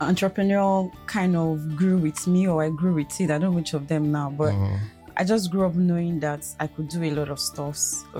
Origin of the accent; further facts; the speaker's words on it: Benin City, Edo, Nigeria; I'm from Benin, Edo State, Nigeria.